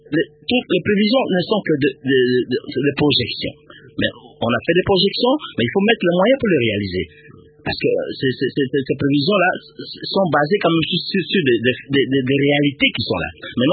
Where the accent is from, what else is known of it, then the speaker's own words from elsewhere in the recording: Équateur, DR Congo; Mais chez nous, à l'Équateur, il y a aussi beaucoup de routes.